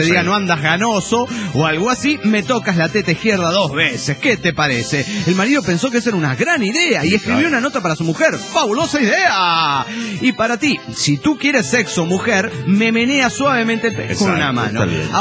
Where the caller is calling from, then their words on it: Santa Barbara, California, United States; de Santa Bárbara, Califas.